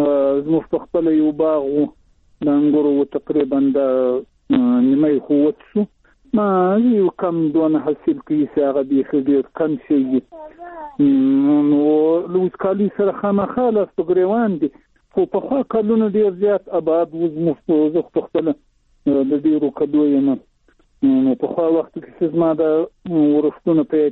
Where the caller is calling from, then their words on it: Zabul, Afghanistan; د زابل ولایت شاجیل ولسوالي